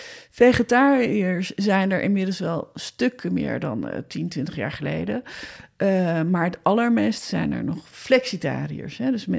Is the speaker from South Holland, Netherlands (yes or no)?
yes; South Holland, Netherlands; ik kom uit het Westland en ik heb een andere Westlander aan het horen vertellen